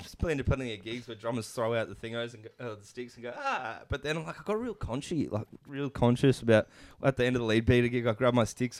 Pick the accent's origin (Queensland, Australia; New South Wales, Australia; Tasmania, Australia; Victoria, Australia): Victoria, Australia; Mount Waverley; Maybe, I reckon … might like us because we're from Mount Waverley